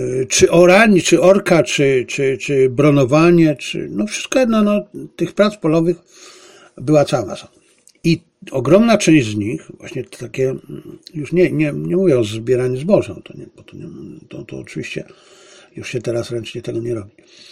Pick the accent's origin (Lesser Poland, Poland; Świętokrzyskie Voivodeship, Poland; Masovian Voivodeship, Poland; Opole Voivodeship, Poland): Lesser Poland, Poland; Bielcza; jestem wieśniakiem, pochodzę z jednej wsi, moja rodzina pochodzi z jednej wsi Bielcza pod Tarnowem, koło Tarnowa, niedaleko Brzeska. To chyba był kiedyś powiat Brzesko-Okocim.